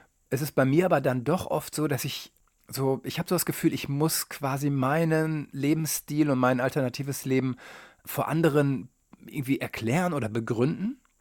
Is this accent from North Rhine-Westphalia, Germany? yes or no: yes; Detmold, North Rhine-Westphalia, Germany; Also du kommst ja auch eher aus der Provinz, genau wie ich. Ja. Und ich war jetzt gerade wieder in Detmold, in meiner Heimatstadt, und komme mir manchmal ein bisschen fremd vor